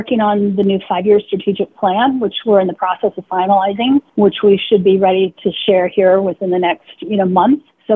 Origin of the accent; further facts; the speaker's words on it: Washington, United States; in my home state, you know, that I would be working on a portfolio of wines that were here in Washington.